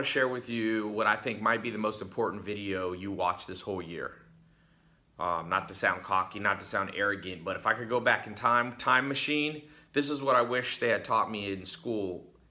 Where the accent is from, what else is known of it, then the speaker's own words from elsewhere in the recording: Long Beach, California, United States; born there; I was born in Long Beach, California. I spent my teenage years in a mobile home.